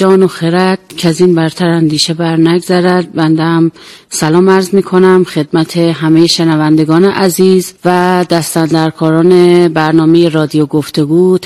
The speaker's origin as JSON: {"language": "Persian", "town": "Andimeshk", "region": "Khuzestan", "country": "Iran", "tie": "born or raised there", "said": "من شهرستان اندیمش به دنیا اومدم."}